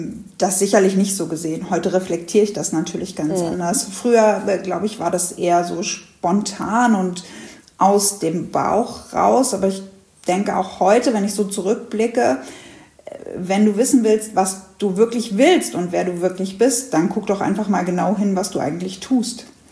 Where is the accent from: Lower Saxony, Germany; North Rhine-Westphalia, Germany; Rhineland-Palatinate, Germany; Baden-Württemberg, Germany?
Lower Saxony, Germany; Hanover; Ich komme aus Hannover. Ich bin 41 Jahre alt. Ich bin Polizeibeamtin im Land Niedersachsen.